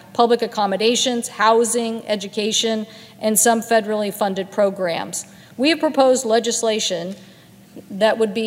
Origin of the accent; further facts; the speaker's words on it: Washington, United States; My home state of Washington has been a leader on this issue for decades.